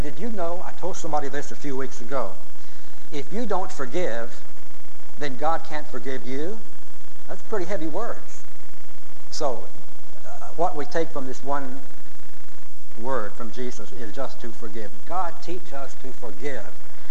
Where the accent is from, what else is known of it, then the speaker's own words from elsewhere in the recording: Louisiana, United States; I came from Louisiana, but I lost my accent when I moved out to California.